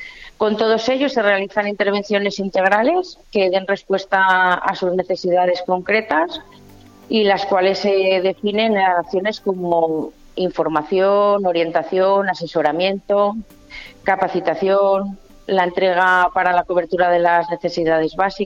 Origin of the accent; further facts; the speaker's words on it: Castile and León, Spain; Yo soy leonesa y pues fíjate qué lejos me queda.